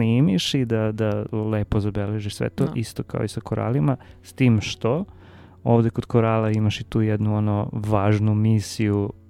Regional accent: Kuršumlija, Southern and Eastern Serbia, Serbia; ja sam, ono, iz Kuršumlije poreklom.

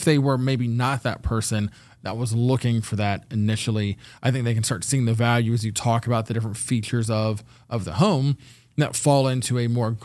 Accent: Ohio, United States; I'm from Ohio. I live in Ohio, and there's electric vehicles here.

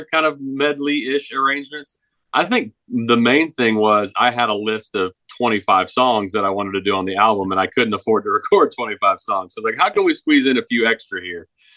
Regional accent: Arkansas, United States; also born or lived in Kansas; But yeah, so I grew up in Arkansas. My mom's side of the family is all in Southeast Kansas. That's actually where I was born.

